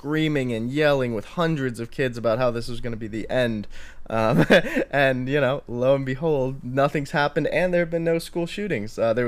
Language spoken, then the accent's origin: English; California, United States; And it seems like in California, growing up in California, it's a very similar case probably to New York